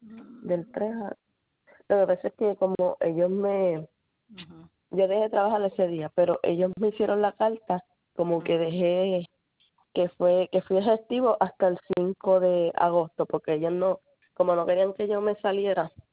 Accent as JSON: {"language": "Spanish", "country": "Puerto Rico", "said": "No, ninguna, porque yo vine de Puerto Rico."}